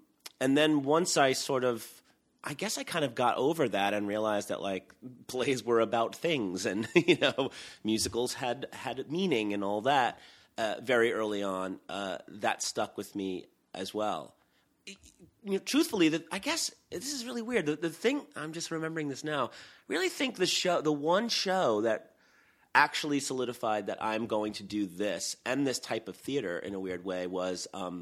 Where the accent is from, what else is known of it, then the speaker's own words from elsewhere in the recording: Queens, New York, United States; also born or lived in Long Island; I grew up in Queens, and I lived there until I was 12, and then I lived in Long Island for 6 long years, and then went to school in Buffalo and moved directly to New York City.